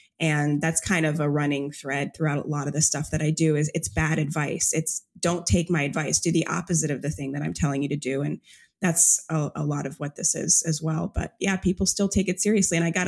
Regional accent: Jamaica; born there; moved away; I'm an immigrant. I was born in Jamaica.

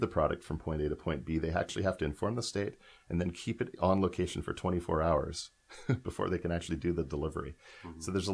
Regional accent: Saskatchewan, Canada; I grew up in Saskatchewan, so it's a completely different feel in terms of this in the Prairie Provinces

